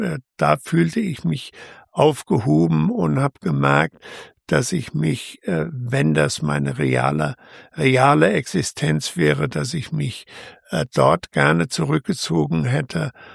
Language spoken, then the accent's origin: German; Turkey; now in Germany; dass ich mit Schulklassen meine Erlebnisse als Türke im deutschen Alltag nachgespielt habe.